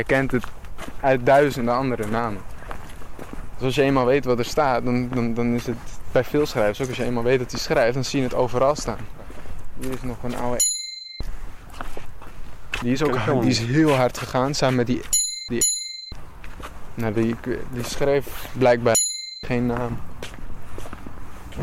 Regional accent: Amsterdam, North Holland, Netherlands; born or raised there

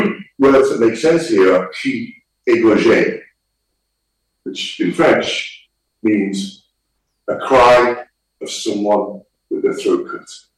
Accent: Liverpool, North West England, United Kingdom; I'm from Liverpool. Because I came from Liverpool, I had the privilege

